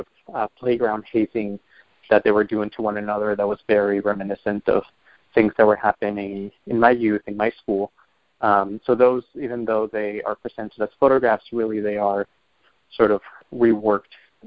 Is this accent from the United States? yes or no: no; Peru; I'm Peruvian, I'm from Peru, I was born and raised there